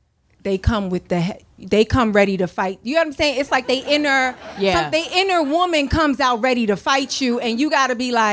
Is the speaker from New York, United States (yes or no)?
yes; New York, United States; I'm born and raised in New York, and that's not true.